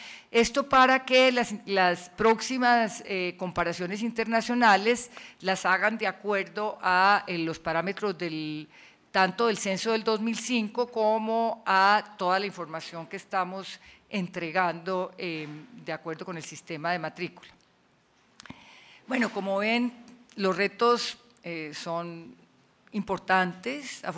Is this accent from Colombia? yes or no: yes; Colombia; como muchos colombianos de esos que participaron en el plan